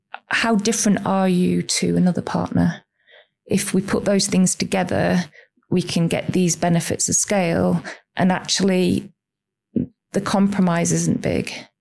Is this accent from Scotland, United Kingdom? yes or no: no; Yorkshire and the Humber, United Kingdom; also born or lived in Sheffield; where I'm from, or at least I should say I'm from Sheffield, which is very important for those people who are from Yorkshire to make that distinction.